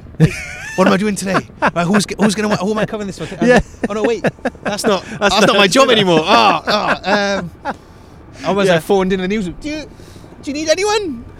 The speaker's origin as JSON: {"language": "English", "region": "Wales", "country": "United Kingdom", "said": "obviously because we're Welsh, we sang in choirs."}